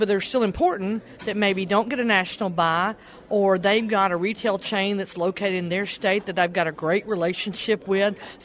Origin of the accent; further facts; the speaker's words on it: Sweetwater, Tennessee, United States; I'm from Sweetwater, Tennessee.